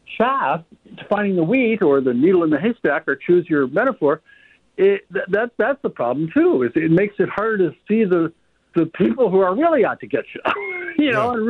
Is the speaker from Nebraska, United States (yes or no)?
yes; Nebraska, United States; But you know, I grew up in Nebraska, so I had to be a Nebraska football fan.